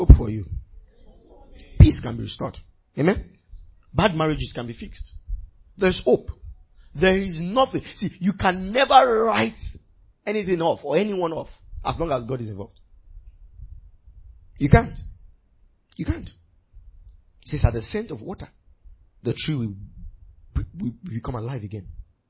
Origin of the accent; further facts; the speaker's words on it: Ibadan, Oyo, Nigeria; I grew up in Ibadan, sorry.